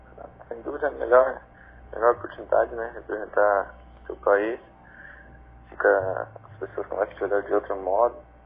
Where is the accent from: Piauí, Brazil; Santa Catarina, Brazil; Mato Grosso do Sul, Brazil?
Santa Catarina, Brazil; Urusanga; born there; Sim, é verdade, nasci em Urusanga.